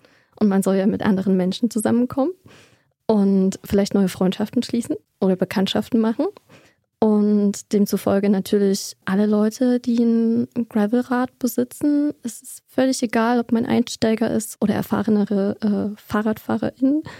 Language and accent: German; eastern Germany, Germany; Naja, also ich bin ja eigentlich aus dem Osten.